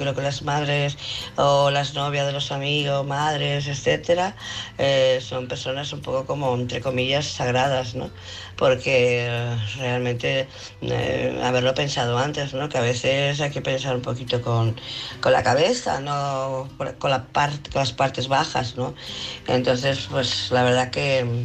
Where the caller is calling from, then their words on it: Barcelona, Catalonia, Spain; de Barcelona.